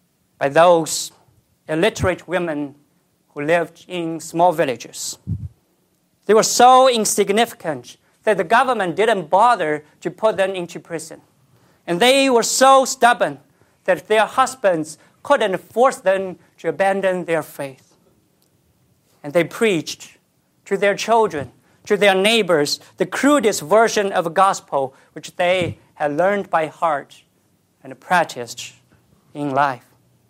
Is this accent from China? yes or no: yes; China; English is a second language; I came from China, and I'm always amazed by the rapid growth of the churches in China, in my home country.